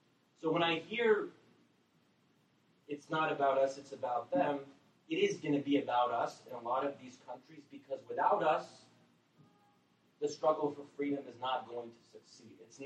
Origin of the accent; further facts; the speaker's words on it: United States; So I think we as Americans, and I'm speaking now as an American, we have to kind of take a step back